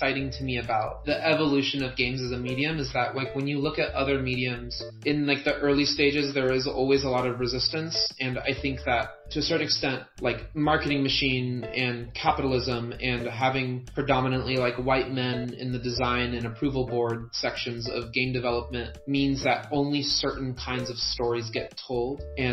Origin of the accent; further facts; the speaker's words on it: New York City, New York, United States; born there; my father's from Peru and my mother's from Puerto Rico, but I was born in New York City and always kind of surviving in white-dominant communities